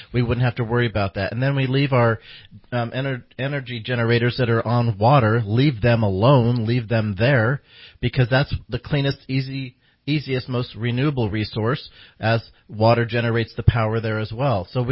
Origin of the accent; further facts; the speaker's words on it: McArthur, California, United States; I grew up in MacArthur, which is the Intermountain area in northeastern Shasta County, and I grew up up there, and we used to go out in the woods all the time.